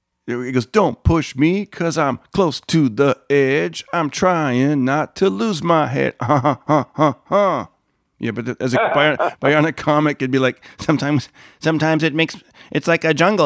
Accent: Fresno, California, United States; And, you know, growing up in Fresno.

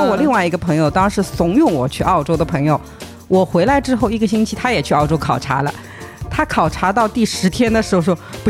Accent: New Zealand; 包括我们新西兰人过去你得要申请这个卡

